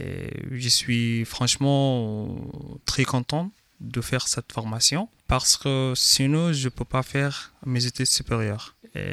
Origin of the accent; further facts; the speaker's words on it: Khartoum, Sudan; je suis soudanais, je suis étudiant en DU à l'université d'Ottawa. Je viens de Khartoum, la capitale du Soudan, dans l'ouest de l'Afrique.